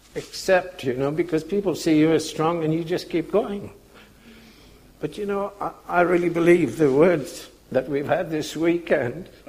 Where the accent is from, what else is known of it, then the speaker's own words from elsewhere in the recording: India; I was brought up in India with don't do this, don't do that from a grandmother and everybody else.